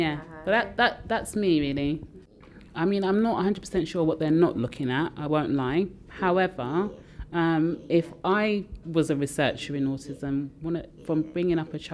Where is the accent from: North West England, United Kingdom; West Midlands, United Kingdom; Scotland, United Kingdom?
West Midlands, United Kingdom; Birmingham; accent: Brummie; I'm originally a Brummy, but my accent's got a bit lost somewhere, apparently.